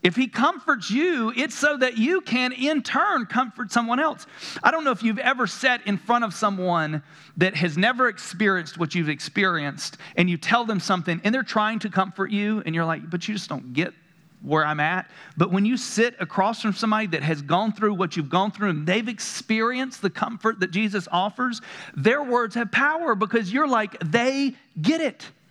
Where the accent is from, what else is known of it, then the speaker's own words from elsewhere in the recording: North Carolina, United States; I mean, I grew up in the South, North Carolina, you know, like fires, brimstone, and there is a justice in God.